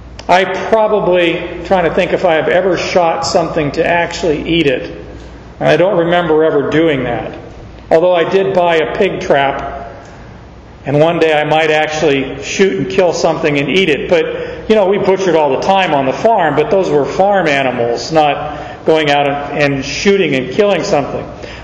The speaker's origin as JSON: {"language": "English", "country": "United States", "tie": "born there", "said": "I'm an American citizen by birth. I was the first of my entire family on both sides of my mom and dad's lineage to be born in the States."}